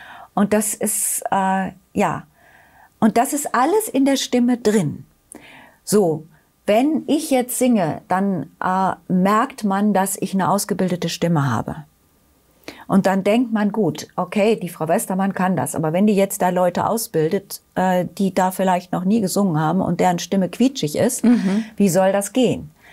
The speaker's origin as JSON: {"language": "German", "country": "Germany", "said": "Und ich komme ja aus Deutschland, das hört man ja, nicht aus der Schweiz."}